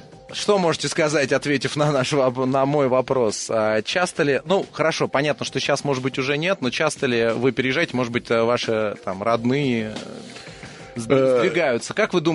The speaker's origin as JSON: {"language": "Russian", "region": "Moscow", "country": "Russia", "tie": "born or raised there", "said": "я, например, как коренной москвич, да, имея собственную квартиру"}